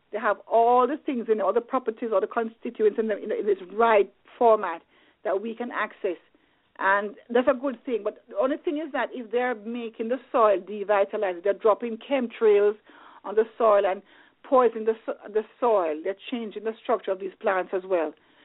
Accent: Jamaica; I tend to buy lime because I'm from Jamaica. I'm used to limes

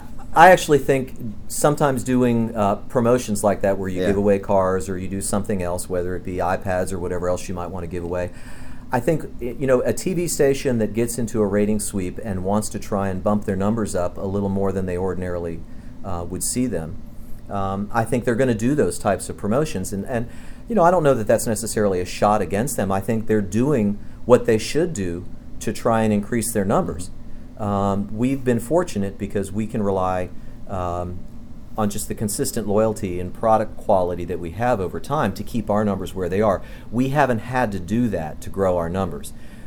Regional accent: Florida, United States; I grew up in Florida.

